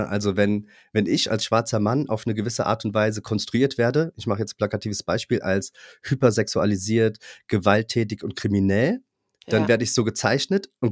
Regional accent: Wiesbaden, Hesse, Germany; ich bin 45 Jahre alt. Ich bin in Wiesbaden geboren und aufgewachsen. Ich bin, das ist vielleicht wichtig für die Zuhörerinnen, ein schwarzer Mann.

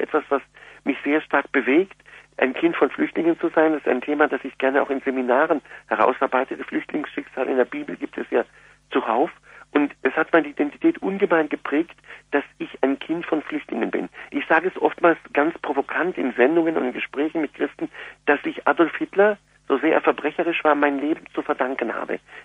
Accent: Germany; accent: German; Ich bin, wie man an mir schon hört, an meinem Akzent durch und durch Deutscher, wobei ich aber sehr, sehr gern auch zu meiner österreichischen Vergangenheit bedingt durch die Herkunft meines Vaters stehe. Mein Vater, wie gesagt, ist in Wien geboren.

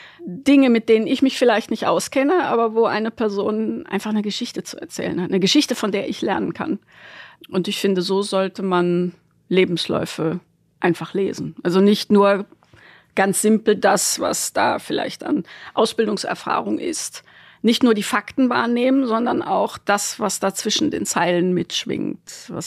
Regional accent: Bonn, North Rhine-Westphalia, Germany; Ich komme halt ursprünglich aus Deutschland, bin gebürtig aus Bonn

